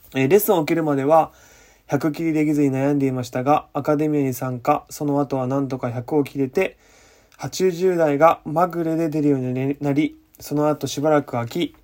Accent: Nara, Japan; also born or lived in Osaka / Kyoto; 僕大阪生まれで、まあ奈良京都育ちなのであれなんですけど

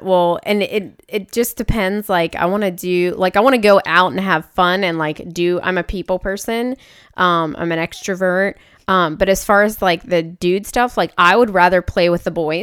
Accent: Pennsylvania, United States; It was the first time that I went from Louisiana, because I grew up in Pennsylvania.

